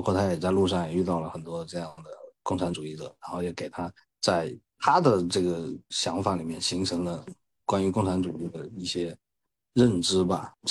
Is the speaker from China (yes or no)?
yes; South China, China; 因为我成长在南方嘛，一个小城里面，然后我们那儿就有很多人骑摩托车，我从小就骑摩托车